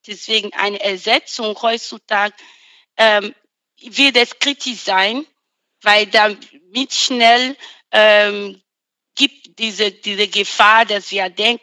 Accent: Benin; German is a second language; now in Germany; weil ich komme aus Benin

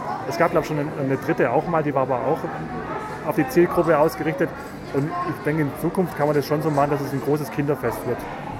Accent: Neu-Ulm, Bavaria, Germany; Ja, ich komme aus Neu-Ulm.

